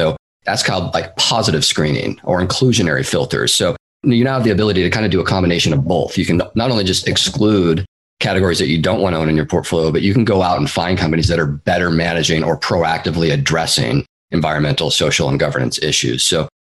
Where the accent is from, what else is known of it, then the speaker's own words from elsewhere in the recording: Seattle, Washington, United States; I mentioned I grew up in the Seattle area. I think as a Pacific Northwesterner, I've always just kind of had an affinity for the outdoors.